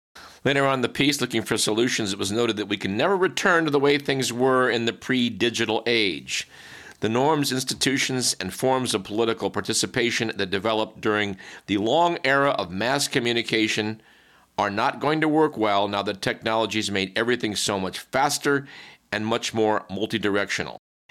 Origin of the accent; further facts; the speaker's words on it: California, United States; here in the Bay Area, in fact, in my hometown